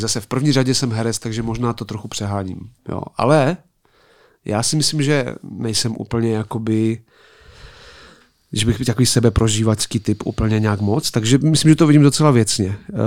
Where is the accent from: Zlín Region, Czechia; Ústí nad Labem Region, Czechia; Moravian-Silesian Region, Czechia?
Moravian-Silesian Region, Czechia; Ostrava; A já jsem z Ostravy a vlastně tam taky není běžné, že by každý druhý herec v něčem hrál, jako ve filmu.